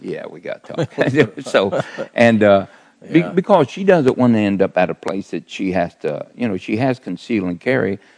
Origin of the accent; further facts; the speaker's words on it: Bellefontaine, Ohio, United States; also born or lived in Sidney; I'm not from West Virginia. I am born and raised in Ohio. I was born in Sydney, Ohio, raised around Bell Fountain and DeGraff area. And then I moved back to the Botkins area.